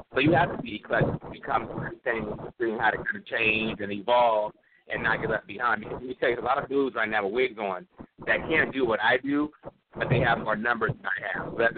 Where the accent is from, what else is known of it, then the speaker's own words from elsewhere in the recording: Sacramento, California, United States; also born or lived in Chicago; I'm from Chicago originally, raised in Sacramento, Chicago, blah, blah, blah, blah, blah. So I got both sides of the tracks in me.